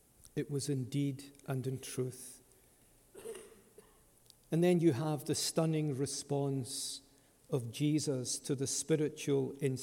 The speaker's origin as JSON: {"language": "English", "region": "Scotland", "country": "United Kingdom", "said": "sometimes I'm a Scot and we're not as open in our affections as Americans"}